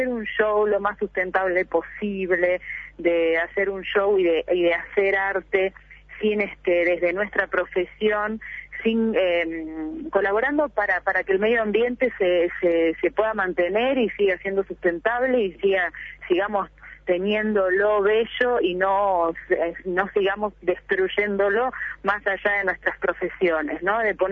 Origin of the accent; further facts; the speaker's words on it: Argentina; con un rol que era muy cercano por de donde vengo yo, desde Argentina